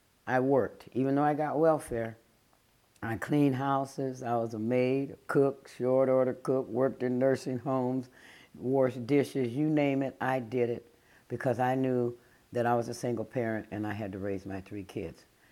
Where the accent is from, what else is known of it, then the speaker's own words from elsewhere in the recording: Iowa, United States; now in South Carolina, United States; I was born and raised in Iowa, and a lot of people, when I would tell them that, because I'm African-American, would say, there ain't no African-American people in Iowa.